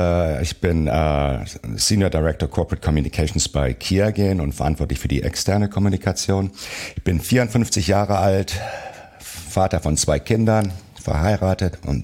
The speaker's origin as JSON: {"language": "German", "region": "Rhineland", "country": "Germany", "said": "ich komme ja aus dem Rheinland. Wir leben ja im Rheinland nach dem rheinischen Dreiklang oder Kanon"}